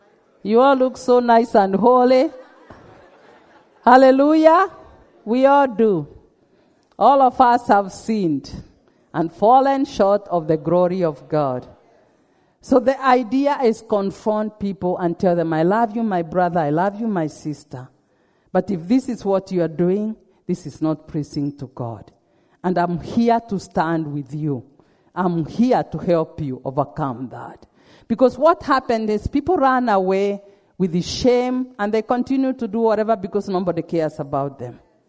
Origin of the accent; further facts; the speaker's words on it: Kenya; I can say that because I'm a Kenyan.